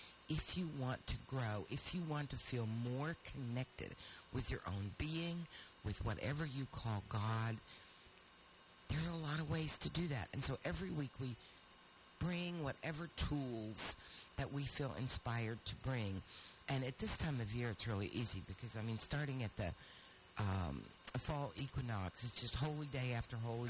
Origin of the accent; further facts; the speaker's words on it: Appalachia, United States; it's like growing up in Appalachia. There's mom-and-pop stores, and then there's the big box stores.